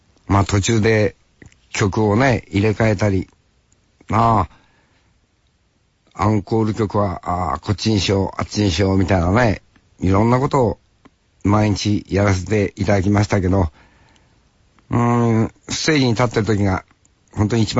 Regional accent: Sapporo, Hokkaido, Japan; 地元札幌2日間なあ全力で今年1年のまあ締めくくりコンサートだからな

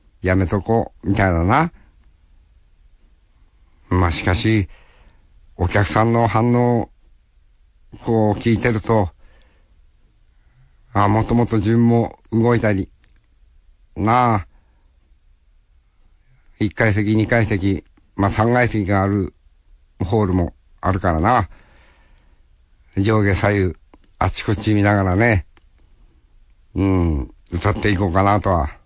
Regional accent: Hokkaido, Japan; 本当に北海道で生まれ育ってな。修学旅行で初めて北海道の外へ出て。

